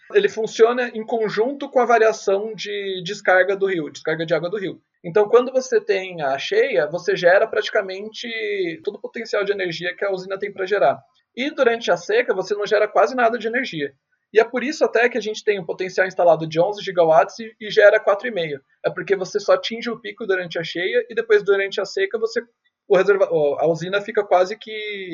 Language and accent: Portuguese; São Paulo, Brazil; outros rios que a gente conhece aqui no estado de São Paulo, por exemplo, que é de onde eu venho, né?